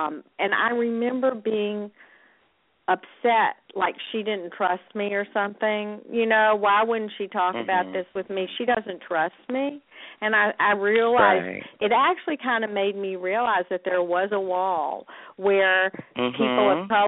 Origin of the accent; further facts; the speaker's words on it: Birmingham, United States; I have a close friend I grew up with in Birmingham